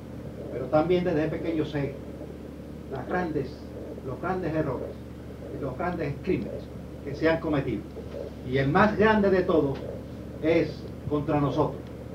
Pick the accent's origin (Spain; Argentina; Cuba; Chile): Cuba; moved away; hasta que yo salí de Cuba se hacía